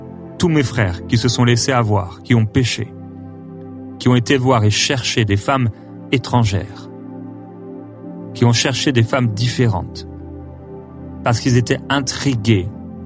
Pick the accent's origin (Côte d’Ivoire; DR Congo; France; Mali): France; born there; moi-même, je suis né en France